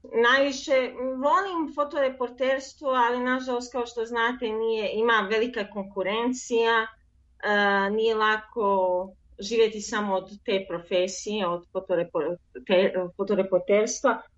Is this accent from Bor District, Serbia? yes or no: no; Belgrade, Serbia; odrasla sam u Beogradu